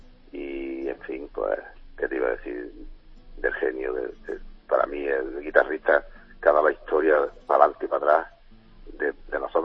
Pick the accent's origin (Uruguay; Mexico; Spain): Spain; Málaga, Andalusia; yo me crié en Málaga, en la cual yo trabajé en la Taberna Gitana cuando yo tenía 3 o 14 años